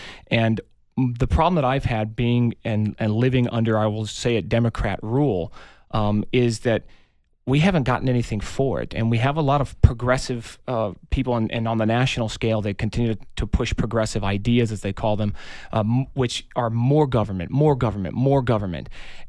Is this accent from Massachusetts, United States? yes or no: no; Tucson, Arizona, United States; But again, I was raised here in the Tucson greater area